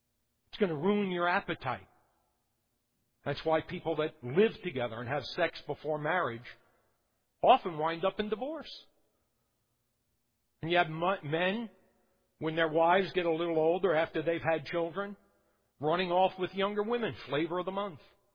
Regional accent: New York City, New York, United States; When I was growing up in New York City, Times Square was a hellhole.

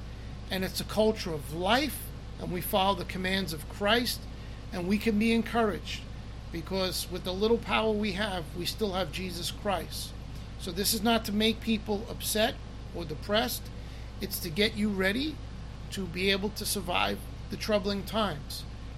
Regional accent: United States; And me being an American and you being Americans

